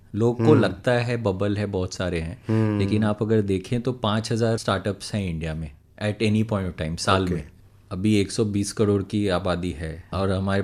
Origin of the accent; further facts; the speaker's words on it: Patna, Bihar, India; now in Mumbai, India; नहीं नहीं, मैं ओरिजिनली पटना से हूँ.